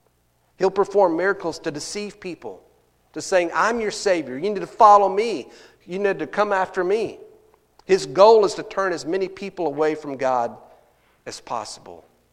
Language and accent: English; Texas, United States; now in Missouri, United States; Now, if you don't know, I'm from Texas originally. I like Missouri stuff. I've lived here for almost 25 years.